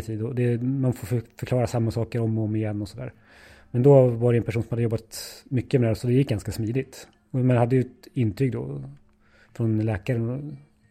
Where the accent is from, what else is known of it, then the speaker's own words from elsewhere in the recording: Nyköping, Södermanland, Sweden; För jag kom ju från Nyköping då, eller uppvuxen i Nyköping.